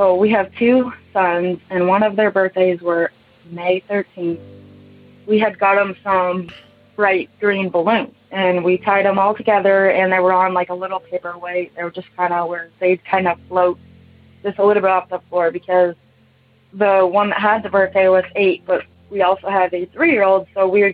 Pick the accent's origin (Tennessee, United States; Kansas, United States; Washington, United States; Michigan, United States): Kansas, United States; I'm from Kansas.